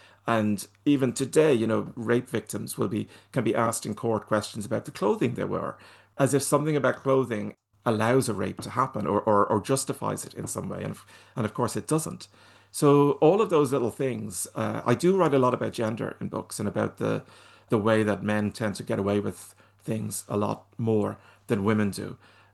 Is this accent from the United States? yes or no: no; Ireland; I mean, that's Welsh. I'm Irish, so it's like Clondidachlunda or something.